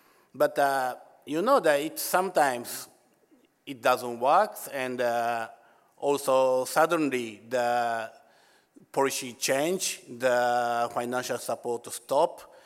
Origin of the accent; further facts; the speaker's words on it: Japan; So I'm from Japan.